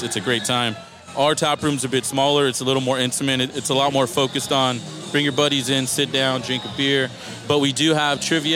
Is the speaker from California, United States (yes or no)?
yes; Richmond, California, United States; now in Oakdale, United States; So my family's from the city. I grew up in Richmond.